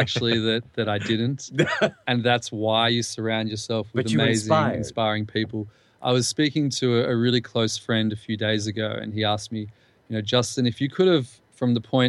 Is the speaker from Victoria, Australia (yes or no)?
yes; Melbourne, Victoria, Australia; moved away as an adult; now in Poland; Yeah. I'm Australian from Melbourne.